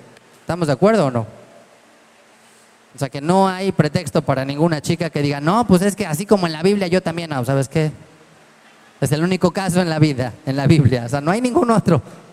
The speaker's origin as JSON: {"language": "Spanish", "region": "Mexico City", "country": "Mexico", "said": "Como si dijéramos los que venimos de Chilangolandia"}